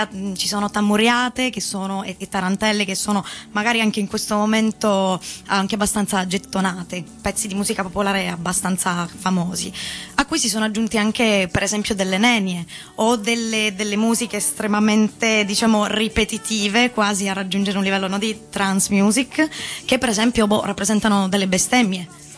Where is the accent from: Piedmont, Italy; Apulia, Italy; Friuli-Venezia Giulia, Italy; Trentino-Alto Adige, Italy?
Apulia, Italy; Io sono pugliese.